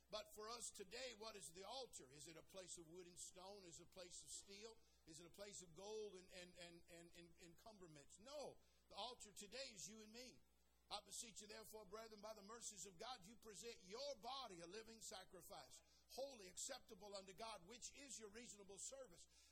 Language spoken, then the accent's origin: English; California, United States; Bad news, ladies and gentlemen. I'm from California.